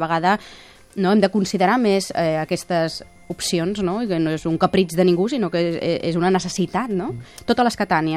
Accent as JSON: {"language": "Catalan", "town": "Reus", "region": "Catalonia", "country": "Spain", "said": "com jo que sóc de Reus, amb Tarragona"}